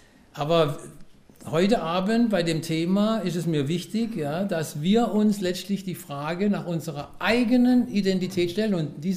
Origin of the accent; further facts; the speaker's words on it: Karlsruhe, Baden-Württemberg, Germany; ich komme aus Karlsruhe, also hier aus dem schönen Badnerland, bin 1963 geboren, irgendwann dieses Jahr werde ich noch 60